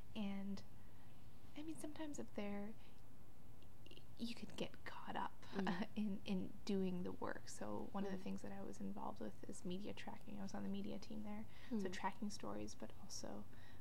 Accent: Canada; I'm Canadian, so I thought, it's to give priority to Wisconsinites, and Americans before Canadians.

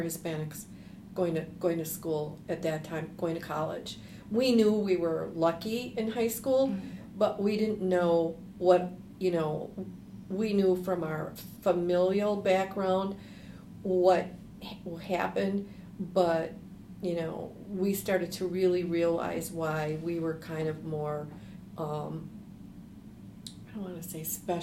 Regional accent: Racine, Wisconsin, United States; I grew up in Racine, Wisconsin. I was born and raised there.

